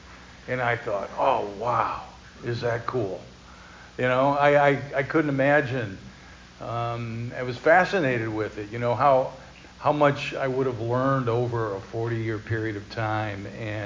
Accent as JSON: {"language": "English", "town": "Oregon", "region": "Ohio", "country": "United States", "said": "As Joey said, I'm from Oregon, Ohio, which is a suburb of Toledo. We're up on the lake."}